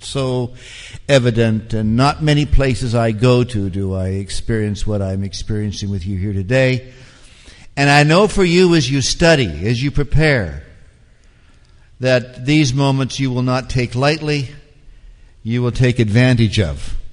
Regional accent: Canada; I'm a Canadian, but I'm not that Canadian.

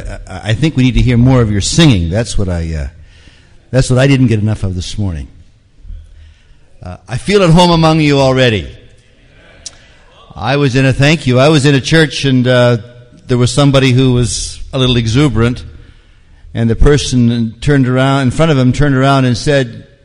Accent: Canada; I'm a Canadian, but I'm not that Canadian.

